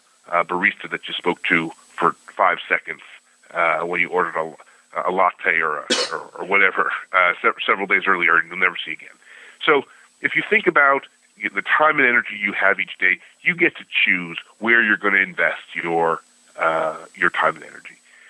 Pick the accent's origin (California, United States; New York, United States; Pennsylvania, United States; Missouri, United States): New York, United States; Buffalo; My family was from Cincinnati. I grew up in Buffalo.